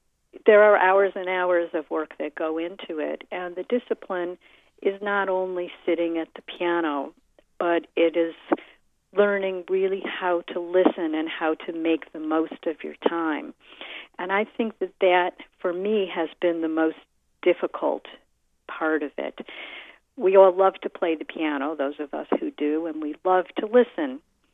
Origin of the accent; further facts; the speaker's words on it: Detroit, Michigan, United States; Well, I grew up in Detroit. No one in my family is a professional musician